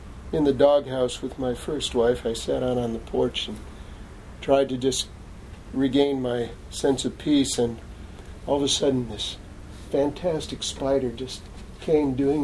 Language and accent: English; Ann Arbor, Michigan, United States; I grew up in Ann Arbor, Michigan, and there's a lot of old streets in the middle of the town that are paved over